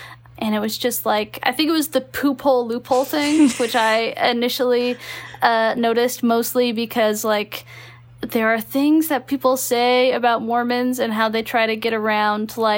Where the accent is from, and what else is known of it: Texas, United States; born or raised there